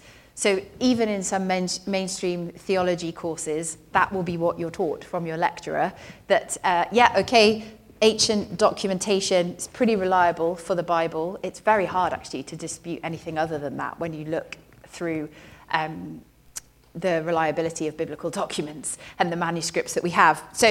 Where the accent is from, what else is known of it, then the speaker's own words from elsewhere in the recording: Cardiff, Wales, United Kingdom; so I grew up in Cardiff, and I keep in touch with her